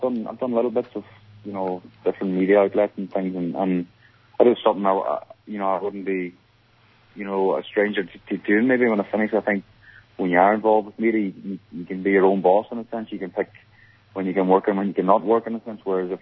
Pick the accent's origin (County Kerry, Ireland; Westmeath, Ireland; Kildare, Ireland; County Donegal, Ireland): County Donegal, Ireland; Lifford; Obviously, the Gaelic football growing up in Lifford